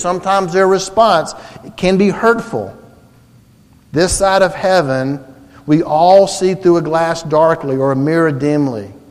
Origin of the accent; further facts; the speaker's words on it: Blythewood, South Carolina, United States; I was talking about growing up in Blythewood and hunting and fishing